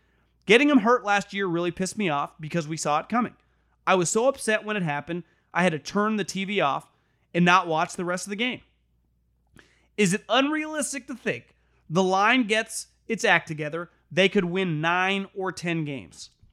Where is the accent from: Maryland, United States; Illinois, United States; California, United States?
Maryland, United States; Baltimore; Born and raised in Baltimore and a diehard Ravens and Oriole fan.